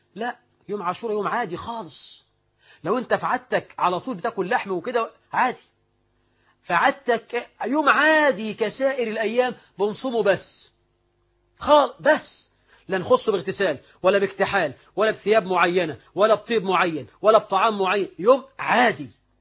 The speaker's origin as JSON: {"language": "Arabic", "country": "Egypt", "said": "تظهر بجلاء عندنا كمصريين"}